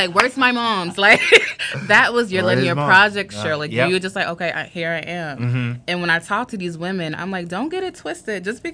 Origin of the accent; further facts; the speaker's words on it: Brooklyn, New York, United States; because I'm from Brooklyn, I'm all from right. the hood, you know, I had a lot of, like, craziness in my family.